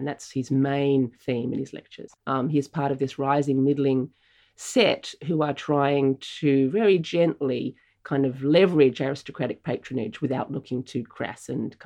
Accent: Australia; As my British friends would say, that as a whinging Australian

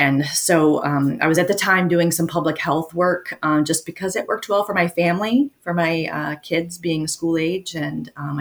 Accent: Ohio, United States; now in Alaska, United States; I moved here to Alaska about 13 years ago. Grew up, born and raised in Ohio, amazing outdoor family.

